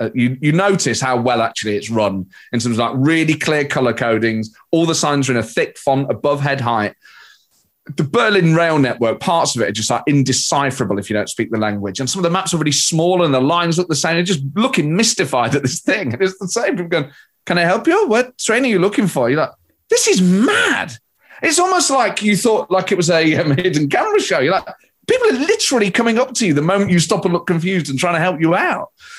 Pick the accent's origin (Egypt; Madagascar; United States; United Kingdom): United Kingdom; I think it's obviously growing up in Britain, we're so influenced by American culture, films, music, telly and films in particular.